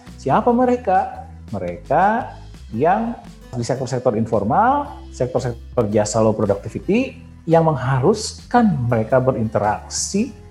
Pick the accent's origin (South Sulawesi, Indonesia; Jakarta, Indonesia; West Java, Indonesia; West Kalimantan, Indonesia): West Java, Indonesia; Ciamis; di kampung saya di Ciamis tuh nggak begitu kerasa ya, lockdown itu.